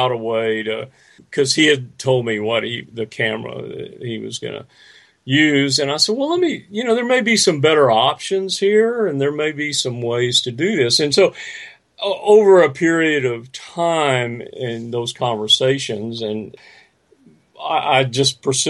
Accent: Texas, United States; I grew up in Central Texas, where there are a large number of lakes, and so I was on a lake almost every weekend with my dad.

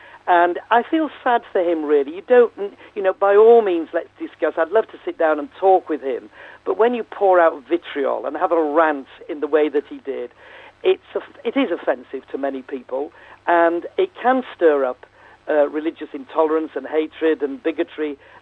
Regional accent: England, United Kingdom; I'm an Englishman.

